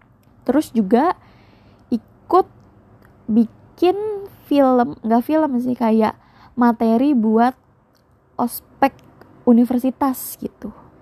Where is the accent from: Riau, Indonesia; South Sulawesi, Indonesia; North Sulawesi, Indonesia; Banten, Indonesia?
Banten, Indonesia; Serang; lokal dari daerah saya di Serang atau mungkin daerah-daerah tetangga gitu kan